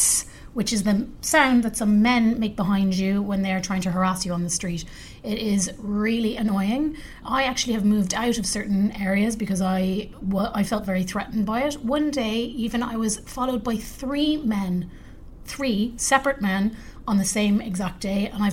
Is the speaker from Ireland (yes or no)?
yes; Ireland; I studied law in Ireland